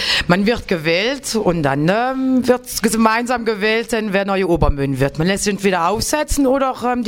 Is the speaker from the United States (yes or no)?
no; Deidenberg, Wallonia, Belgium; Ich bin von Kind auf damit aufgewachsen im Karneval. Ich habe vorher in Deidenberg gelebt.